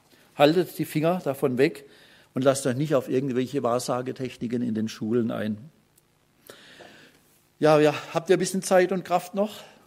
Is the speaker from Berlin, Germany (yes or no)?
no; Pforzheim, Baden-Württemberg, Germany; Es gab jetzt gerade einen Fall in Pforzheim, in meiner Heimatstadt, in einem Nachbarort.